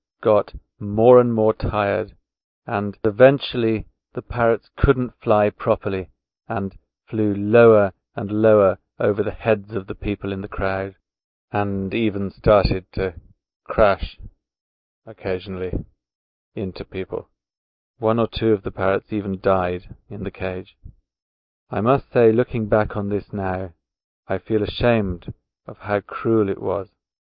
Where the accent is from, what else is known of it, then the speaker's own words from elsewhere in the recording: Ireland; now in Nagoya, Japan; 20 years ago, I travelled to Pakistan. Let me tell you about the day I tried to make some money by selling parrots. This was a very bad idea, as you'll soon see. But why would an Irishman in Pakistan want to sell